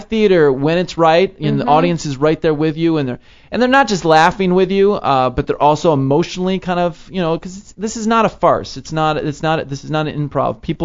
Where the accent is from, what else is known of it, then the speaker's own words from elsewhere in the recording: Chicago, Illinois, United States; So I'm from Chicago, and I knew I had a little base there.